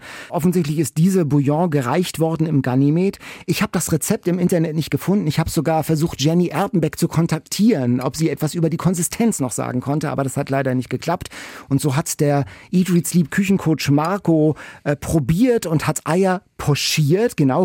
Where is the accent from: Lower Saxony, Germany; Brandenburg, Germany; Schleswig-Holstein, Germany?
Schleswig-Holstein, Germany; Lübeck; Ich komme ja aus Lübeck